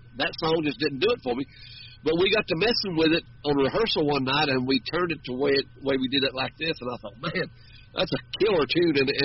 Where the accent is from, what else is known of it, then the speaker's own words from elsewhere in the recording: Tellico Plains, Tennessee, United States; when I grew up in Teleco Plains, we knew when the train was coming in to pick up the wood